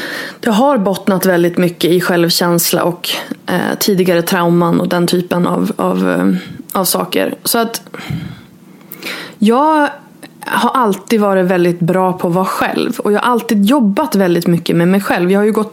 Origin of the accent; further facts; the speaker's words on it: Norrland, Sweden; moved away as an adult; now in Borås, Sweden; som jag flyttade från Norrland till Borås när jag var 22